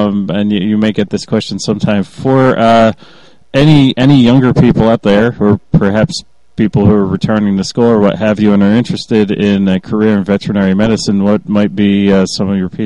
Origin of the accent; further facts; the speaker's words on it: Philadelphia, Pennsylvania, United States; growing up in Philadelphia, as I did, and as a lot of the listeners did